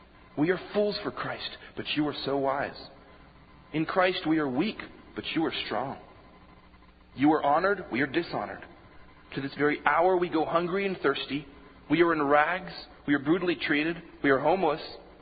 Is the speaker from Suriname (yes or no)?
no; Morocco; now in United States; There are a few times when I was growing up in Morocco